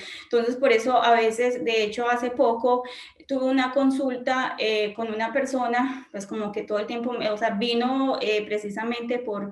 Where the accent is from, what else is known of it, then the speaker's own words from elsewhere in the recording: Colombia; Todos saben que yo soy de Colombia.